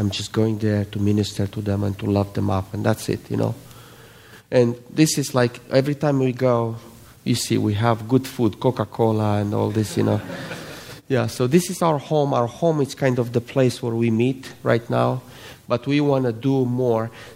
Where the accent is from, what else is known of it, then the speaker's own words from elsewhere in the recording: Brasov, Brașov County, Romania; born there; English is a second language; now in Cluj-Napoca, Romania; So this is Romania. I was born in Romania, in Brasov. In Brasov, it's in the middle of the country somewhere.